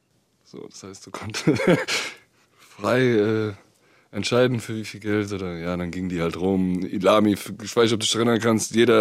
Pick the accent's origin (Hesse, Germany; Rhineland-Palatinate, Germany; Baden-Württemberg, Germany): Hesse, Germany; born there; ich bin ja nicht in Frankfurt geboren, ich bin im Taunus geboren.